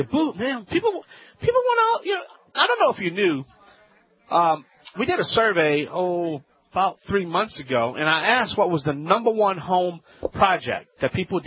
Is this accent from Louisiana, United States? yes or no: yes; Louisiana, United States; from the Bayou Land. Just remember, I was green before green was even cool.